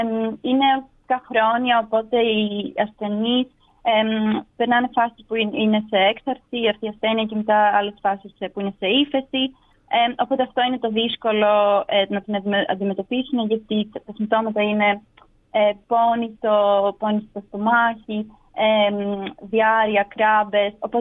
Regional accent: Greece; moved away as an adult; Ναι, η αλήθεια είναι ότι έφυγα σχετικά νωρίς από την Ελλάδα. Δηλαδή, έκανα τις προπτυχιακές μου σπουδές κατευθείαν στην Αγγλία.

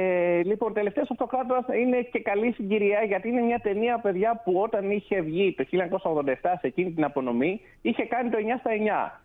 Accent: Lamia, Central Greece, Greece; Εγώ μεγάλωσα στη Λαμία

